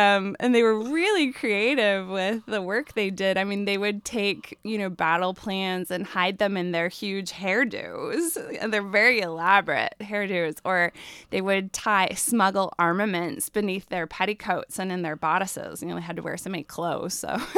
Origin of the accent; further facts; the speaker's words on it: Chicago, Illinois, United States; now in Astoria, United States; I grew up in Chicago, so it's a much bigger city, but it's a really lovely community here in Astoria